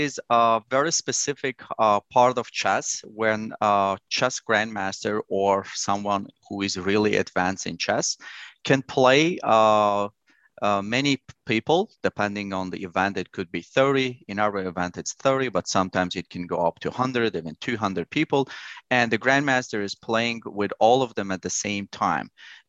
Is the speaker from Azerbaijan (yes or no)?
yes; Azerbaijan; I'm originally from Azerbaijan. Azerbaijan is a very small country in Eastern Europe, and we have a big chess traditions over there.